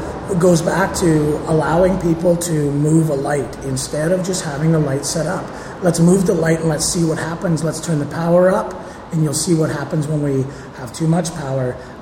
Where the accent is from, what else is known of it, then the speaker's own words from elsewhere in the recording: Canada; You can find me at … you can find Brad